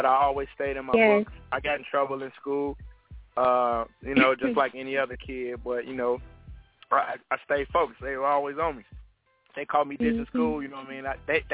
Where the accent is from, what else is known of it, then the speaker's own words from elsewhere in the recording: Chicago, Illinois, United States; Yep. I was born on the south side, Inglewood, my whole life.